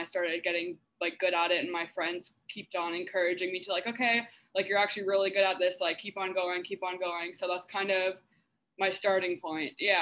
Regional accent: Ottawa, Ontario, Canada; as well as just like friends in my hometown in Ottawa, as well as artists.

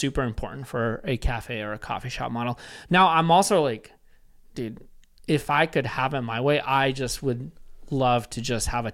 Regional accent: Bellingham, Washington, United States; So I was like, whoa, that's from my hometown, from Bellingham.

